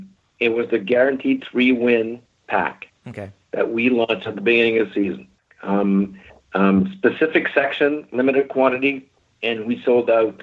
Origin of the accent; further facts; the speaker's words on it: Canada; But I'm Canadian, so you never know.